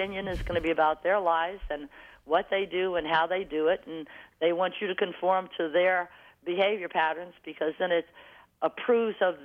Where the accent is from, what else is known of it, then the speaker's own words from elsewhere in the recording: the South, United States; Well, I'm from the South, and that pretty much everybody, you know, you got friends, your door's open